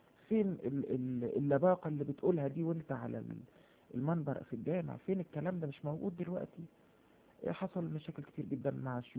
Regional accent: Riyadh, Riyadh Province, Saudi Arabia; also born or lived in Egypt; اتربيت في السعودية في الرياض، كنت متفوق جدا اشكر ربنا

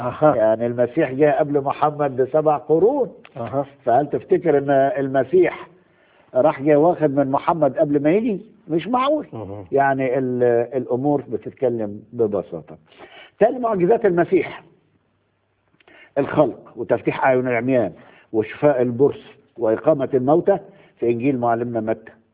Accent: Egypt; زي المواويل بتاعت الزناتي خليفة والقصص اللي عندنا في مصر دي.

